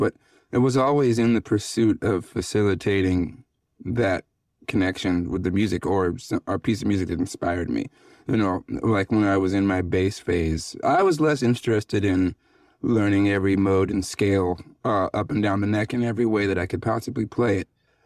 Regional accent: the South, United States; And I grew up in the South, and melodies and rhythms seemed just so simple in comparison to everyone else around me.

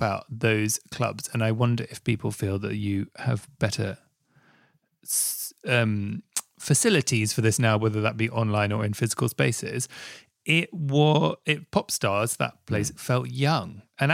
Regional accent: Southfields, London, United Kingdom; yeah, I grew up in Southfields next to Wimbledon.

